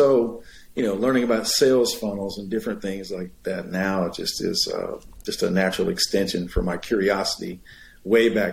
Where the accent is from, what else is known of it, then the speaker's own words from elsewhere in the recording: Oklahoma, United States; I grew up in Oklahoma. I grew up on a farm. So we raised cattle, livestock, and that kind of thing.